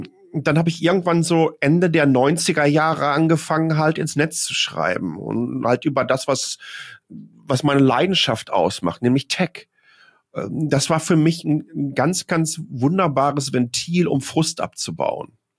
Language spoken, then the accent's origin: German; North Rhine-Westphalia, Germany; aus meiner Heimat, aus dem Ruhrgebiet